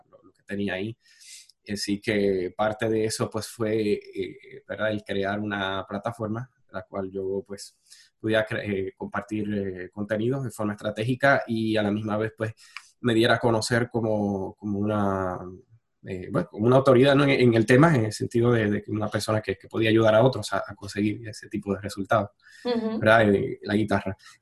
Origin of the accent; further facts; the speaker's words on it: Puerto Rico; Acá, pues, como sabes, soy de Puerto Rico.